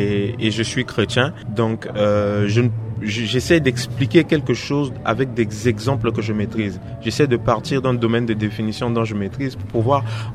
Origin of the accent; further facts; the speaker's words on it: Central African Republic; Je suis Centrafricain, effectivement.